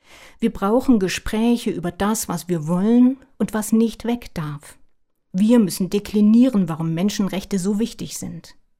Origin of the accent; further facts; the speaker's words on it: Weimar, Thuringia, Germany; Meine Heimatstadt Weimar mit dem Blick nach Buchenwald steht für die Erinnerung daran.